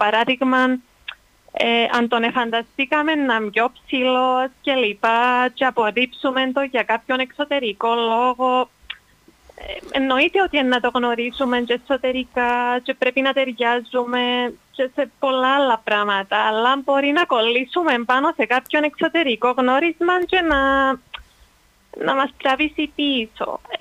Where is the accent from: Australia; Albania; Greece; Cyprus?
Cyprus; Limassol, Limassol District; είμαι από Λεμεσό.